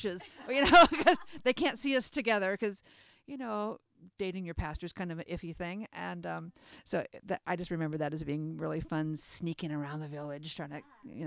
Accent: Washington, United States; also born or lived in Fortuna, California; I grew up in Western Washington, so I'd always heard about Holden, but it took moving to California for me to actually get here. I moved to Fortuna, California

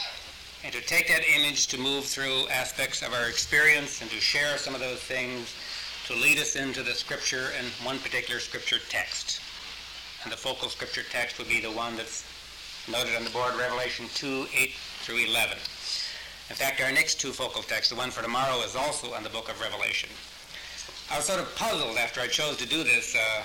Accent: Sioux Falls, South Dakota, United States; We're from Sioux Falls, South Dakota.

